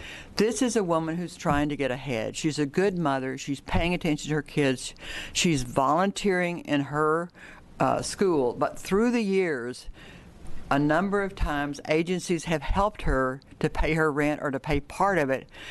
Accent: Portland, Oregon, United States; I'm from the Portland area

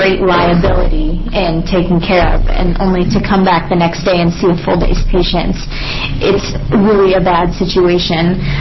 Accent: Gresham, Oregon, United States; I am an Oregonian through and through. I grew up in Gresham Public Schools, went to University of Oregon

